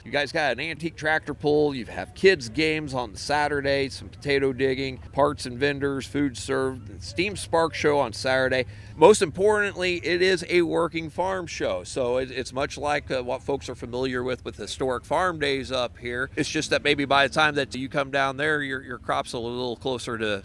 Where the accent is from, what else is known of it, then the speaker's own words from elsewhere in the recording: Effingham, Illinois, United States; down in my hometown of Effingham, or just south of there, Percival Springs Airport.